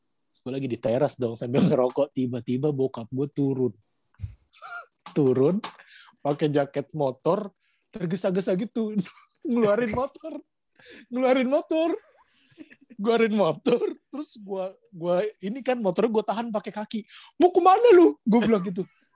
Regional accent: Jakarta, Indonesia; jadi gue ada darah Jawanya, cuman karena gue lahir dan besar di Betawi, gue gak bisa bahasa Jawa.

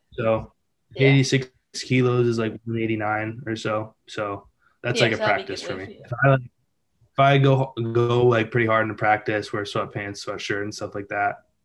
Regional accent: Michigan, United States; born there; also born or lived in Kentucky; Starting out, I was born in Michigan. I moved to Kentucky when I was in seventh grade.

